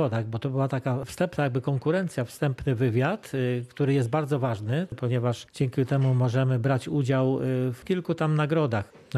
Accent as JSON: {"language": "Polish", "region": "Subcarpathian Voivodeship", "country": "Poland", "said": "żeby to było widać, że jesteśmy tu z Podkarpacia."}